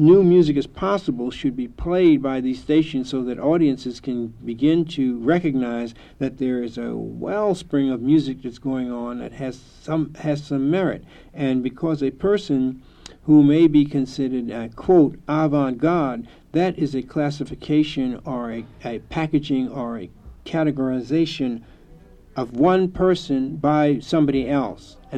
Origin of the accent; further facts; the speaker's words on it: Boston, Massachusetts, United States; now in New York, United States; who used to come on Friday nights and Saturday nights here in New York. I'm from Boston.